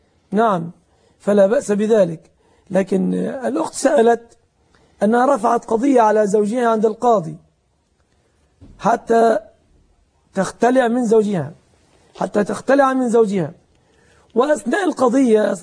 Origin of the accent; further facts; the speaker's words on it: Egypt; والخلع عندنا في مصر وعند الجمهور من العلماء يعتبر طلقة واحدة بائنة